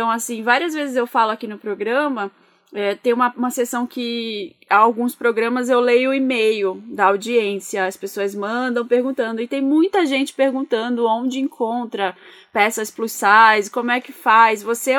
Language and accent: Portuguese; Belém, Pará, Brazil; Eu sou de Belém, do Pará.